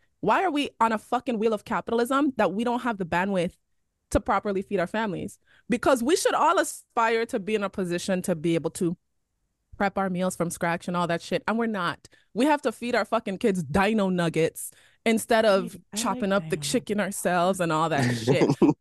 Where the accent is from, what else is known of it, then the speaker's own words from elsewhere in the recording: U.S. Virgin Islands; Even us, we're from the Virgin Islands. Yeah, we get some of the processed bullshit at the grocery store, but majority of our diets growing up, our moms were making rice, chicken and beans every night.